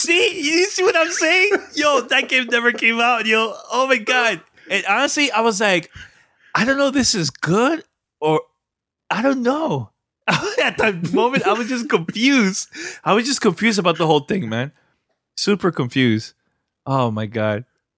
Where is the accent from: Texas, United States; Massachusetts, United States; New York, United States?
New York, United States; New York City; Shout out to the Washington Heights. That's my hometown. That's my hood in New York City.